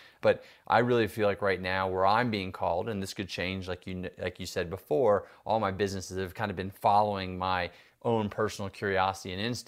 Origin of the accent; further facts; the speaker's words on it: Jackson Hole, Wyoming, United States; first responders and my hometown in Jackson Hole.